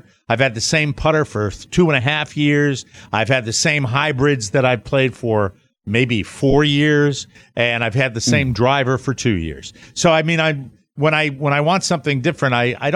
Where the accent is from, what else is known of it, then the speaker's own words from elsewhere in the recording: Ireland; I never had young and golden. I'm Irish. I never had young.